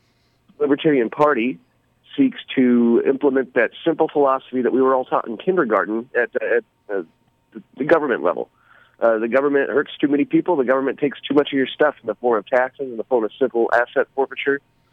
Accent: Mount Vernon, United States; If you take my hometown, Mount Vernon, they're shutting down outdoor dining.

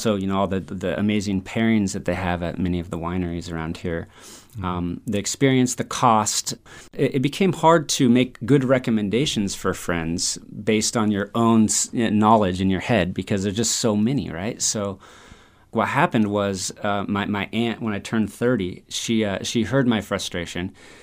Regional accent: Forestville, California, United States; born or raised there

